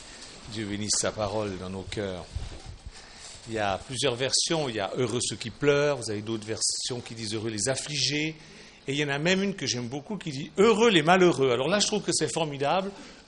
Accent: Switzerland; comme on dit, par chez nous en Suisse

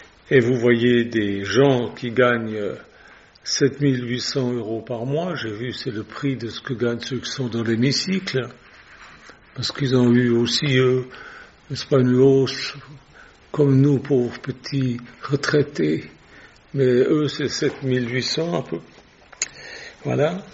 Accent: Switzerland; parce que vous savez tous que je suis suisse.

